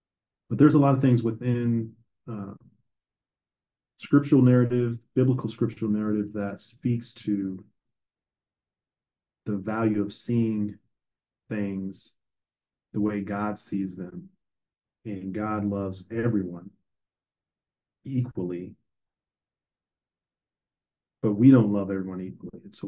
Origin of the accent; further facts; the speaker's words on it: Minnesota, United States; black dude growing up in Minnesota, which is not a black area at all.